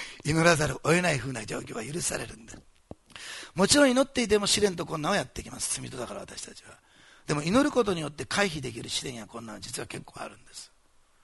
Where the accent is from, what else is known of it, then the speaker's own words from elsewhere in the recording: Osaka, Japan; born there; 私大阪生まれで、大阪ってのはせっかちな町なんです